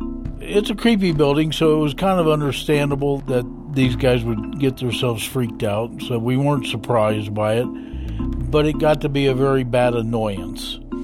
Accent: Covington, Kentucky, United States; I'm from Covington, Kentucky.

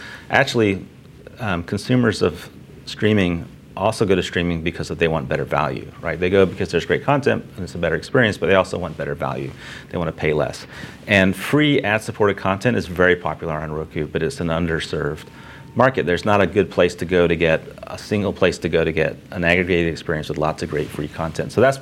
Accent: Houston, Texas, United States; Well, I went to Texas A&M and I grew up in Houston.

